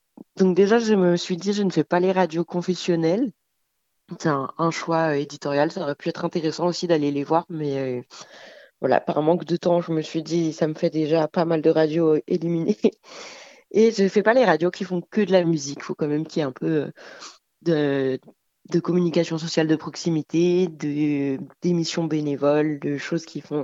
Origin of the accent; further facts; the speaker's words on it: Provence-Alpes-Côte d'Azur, France; Alors donc moi je suis originaire du Var, j'ai travaillé à Mulhouse